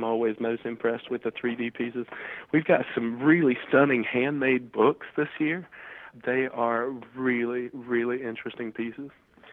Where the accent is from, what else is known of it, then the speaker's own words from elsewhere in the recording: Savannah, Georgia, United States; now in Paducah, United States; when I go home, like for Thanksgiving, I'm from Savannah.